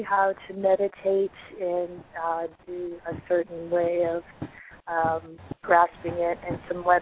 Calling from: Ontario, Canada; I'm calling from Ontario.

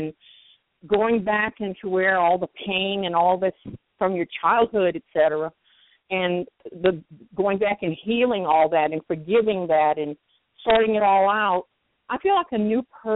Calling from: Pahrump, Nevada, United States; I'm calling from Pahrump, Nevada.

